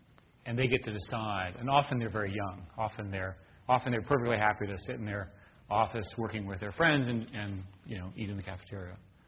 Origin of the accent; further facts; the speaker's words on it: Virginia, United States; I mean, when I was growing up in Virginia, I literally had to memorize the names of all the counties.